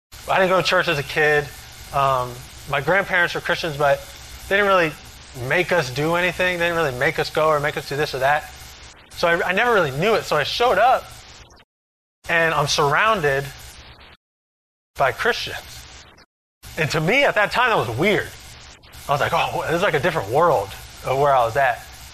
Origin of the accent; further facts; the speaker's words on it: Merritt Island, Florida, United States; So, I grew up here in Merritt Island, Florida. I was born and raised by a single mother.